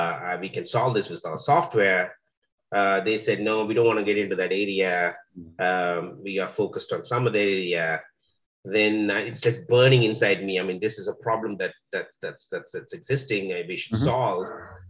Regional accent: Sri Lanka; now in United States; I came to the US 22 years ago. My parents were originally from India, but I grew up in Sri Lanka. I was born and brought up in an area that's not very much known in Sri Lanka. It's the tea plantations

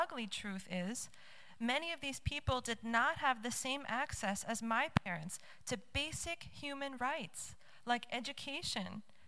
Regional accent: United States; as my home country, the United States, is in the throes of racial segregation and uprising and modern-day lynchings as we speak.

